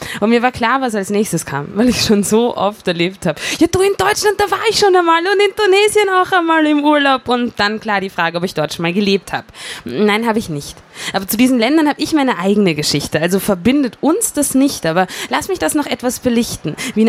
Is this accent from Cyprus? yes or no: no; Vienna, Austria; Ich komme aus Wien und habe mein ganzes Leben hier verbracht. Rede Bundesdeutsch, weil ich es von meiner Mutter nicht anders gelernt habe. Weiß, wie man Couscous richtig kocht und kriege nie einen Sonnenbrand. Ich komme aus Wien, straight out der Josefstadt.